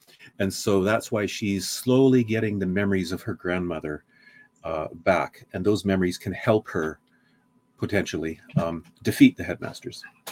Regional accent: Saskatchewan, Canada; Well, I grew up in Saskatchewan, you know, the prairies of Canada

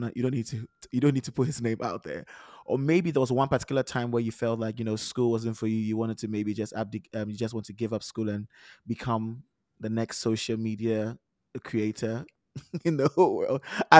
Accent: Ghana; now in Canada; And I grew up in Ghana, and the teaching methods are very different.

